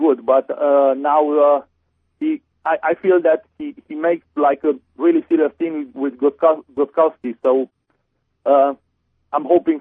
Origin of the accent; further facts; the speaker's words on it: Romania; English is a second language; Yes, first I want to say that I'm original from Romania